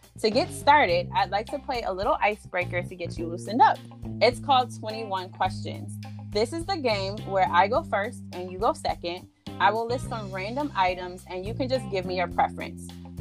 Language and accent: English; Buffalo, New York, United States; And probably because I'm from Buffalo and it's normally mm-hmm. cold and we don't have, like, we have beaches, but they suck.